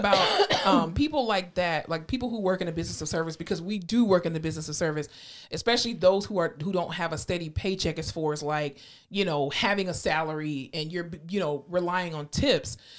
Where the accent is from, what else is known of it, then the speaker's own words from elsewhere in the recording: Florida, United States; And I was born and raised in Florida.